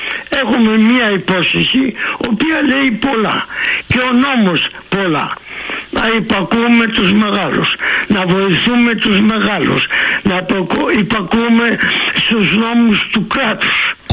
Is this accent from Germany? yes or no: no; Egypt; now in Canada; Το προσκοπισμό, έφυγα από την Αίγυπτο το 1953.